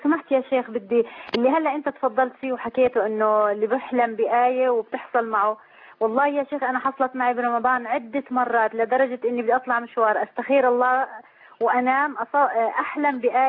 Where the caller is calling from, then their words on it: United Arab Emirates; فإحنا من الإمارات الوقت بيننا وبينكم ساعتين